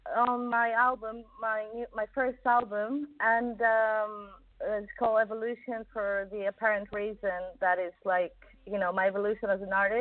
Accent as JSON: {"language": "English", "country": "Greece", "tie": "born or raised there", "said": "I was born in Greece, and I was raised in Greece. I'm Greek, really, but I have a Canadian nationality because my parents were, and my brother and my sister were in Canada."}